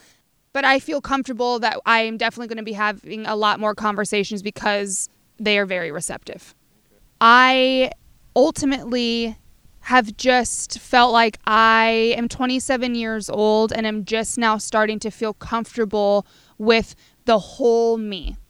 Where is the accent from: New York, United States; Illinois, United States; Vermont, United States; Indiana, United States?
Illinois, United States; Normal; Again, being born and raised in Normal